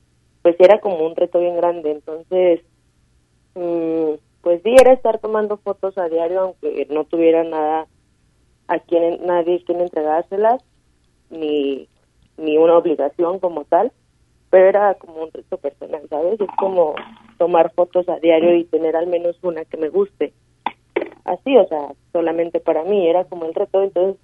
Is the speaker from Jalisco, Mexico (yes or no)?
yes; Ocotlán, Jalisco, Mexico; now in Guadalajara, Mexico; Yo soy de Ocotlán, de hecho, no soy de Guadalajara. Tengo tres años viviendo en Guadalajara.